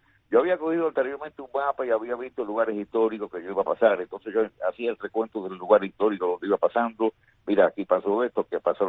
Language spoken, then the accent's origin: Spanish; Remedios, Villa Clara, Cuba; recibido tanta correspondencia de lugares de Cuba, de mi pueblo de Remedios